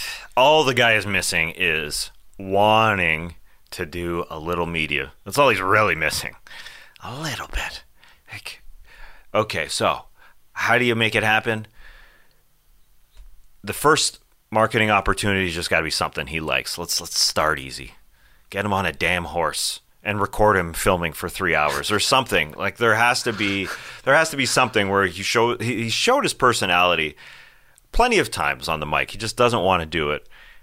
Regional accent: Canada; But as a Canadian

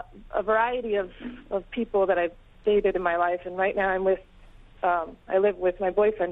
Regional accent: Los Angeles, California, United States; My dad's from Palestine and my mom's from Colombia. And I grew up in Los Angeles, which is a pretty mixed up place.

